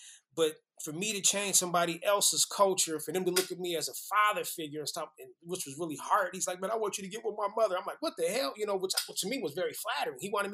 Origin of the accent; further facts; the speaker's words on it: Oakland, California, United States; Just growing up in Oakland, it's just something about it where people try to take advantage of you.